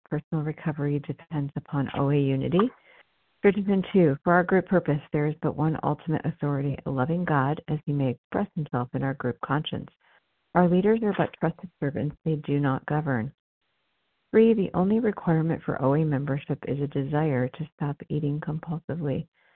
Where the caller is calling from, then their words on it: New Jersey, United States; I'm calling from New Jersey.